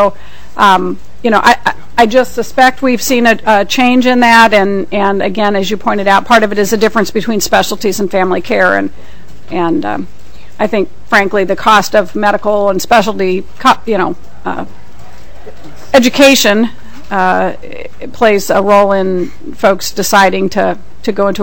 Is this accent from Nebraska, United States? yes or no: yes; Nebraska, United States; I grew up in Nebraska. And in rural Nebraska, there were a lot of towns.